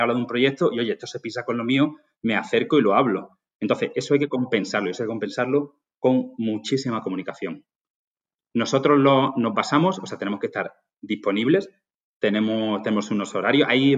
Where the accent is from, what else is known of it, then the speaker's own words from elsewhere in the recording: Málaga, Andalusia, Spain; Me ponían gente de alrededor de mi pueblo, yo soy de Málaga. Yo estaba en Madrid